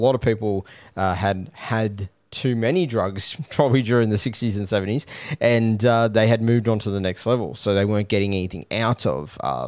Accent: Australia; I'm Australian, so if you have any information about Los Altos and its weird history or anything, please send it through to me.

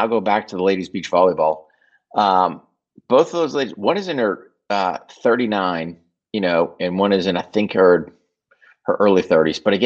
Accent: United States; just because as an American, that's, there's no better team.

